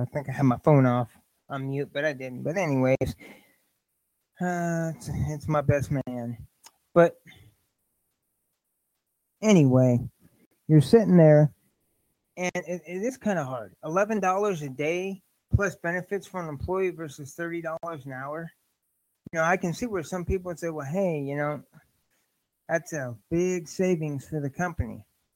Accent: Indianapolis, Indiana, United States; it's just nice to see stuff coming back to my hometown, you know, basically damn near close to it, Indianapolis.

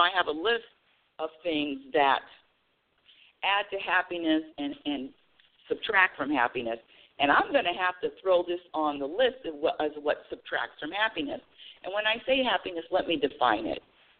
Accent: Los Angeles, California, United States; now in Oregon, United States; I moved from California, being California resident all my life, Los Angeles, born and raised, moving to Oregon.

